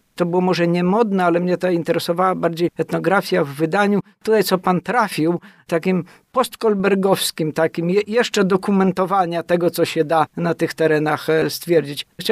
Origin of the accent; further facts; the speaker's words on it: Popiołówka, Podlaskie Voivodeship, Poland; Ja pochodzę z miejscowości, to jest miejscowość Popiołówka, położona przy trasie między Białymstokiem a Augustowem. Ta miejscowość, w której ja mieszkam, jest związana z moją rodziną od kilkuset lat